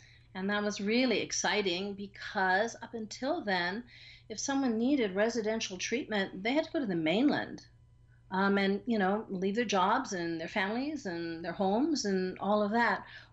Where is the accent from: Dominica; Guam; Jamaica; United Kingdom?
Guam; because we grew up on Guam in the 50s and 60s